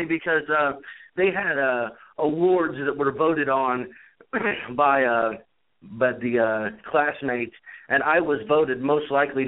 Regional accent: Kokomo, Indiana, United States; I went to a local show in my hometown of Kokomo, Indiana

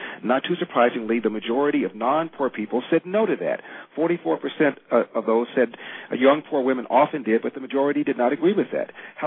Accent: Los Angeles, California, United States; Now, I'm from South Central Los Angeles. I went to Crenshaw High School.

